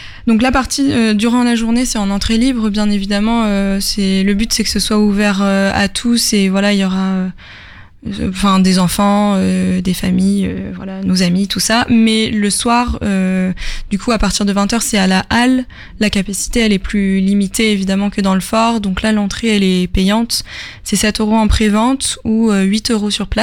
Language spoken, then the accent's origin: French; Le Havre, Normandy, France; j'ai 27 ans, je suis aussi originaire du Havre